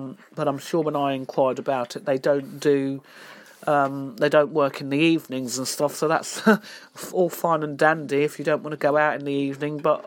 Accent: London, United Kingdom; now in Northamptonshire, United Kingdom; I was a Londoner. I still am a Londoner. I have lived in London all my life, born and bred in London, and I now live in the Northamptonshire area, which is actually quite nice. It's less busier.

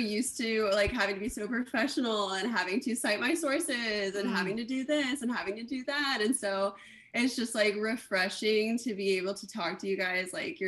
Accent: Florida, United States; Like, no, I was born and raised in Florida.

